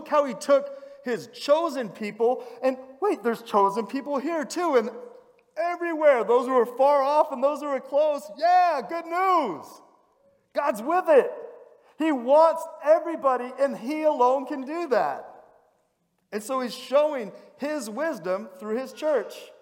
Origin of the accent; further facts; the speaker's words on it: United States; I'm an American, unashamedly, born and raised.